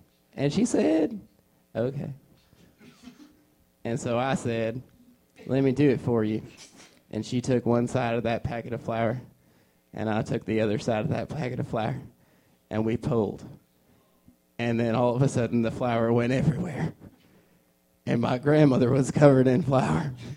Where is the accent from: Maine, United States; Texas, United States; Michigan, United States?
Texas, United States; Loveland; Listen, I know that you have all types of lifestyles up here in New York, but I'm from Loveland, Texas.